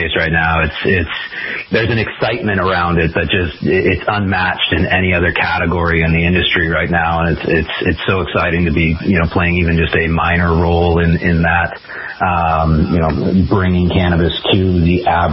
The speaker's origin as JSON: {"language": "English", "town": "Cupertino", "region": "California", "country": "United States", "tie": "born or raised there", "said": "I'm a California kid through and through. I was born and raised in Cupertino."}